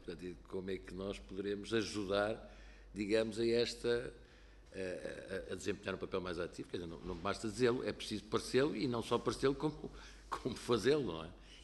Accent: Portugal; nós que somos portugueses, gostamos de coisas em português

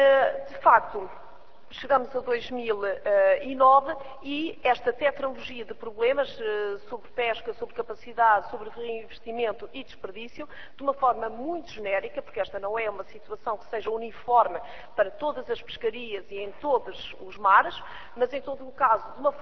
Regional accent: Portugal; enquanto portuguesa

